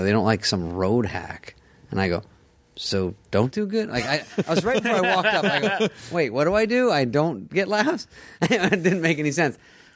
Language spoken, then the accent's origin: English; Arizona, United States; Like, 23, I'm from Arizona, I have long blonde white hair.